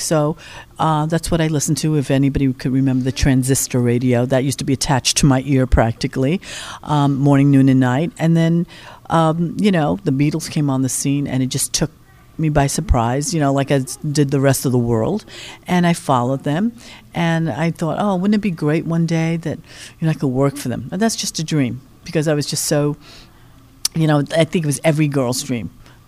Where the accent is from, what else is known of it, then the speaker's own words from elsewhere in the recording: New York City, New York, United States; I was born in New York. I was born in Harlem. I was raised in Harlem, in Spanish Harlem.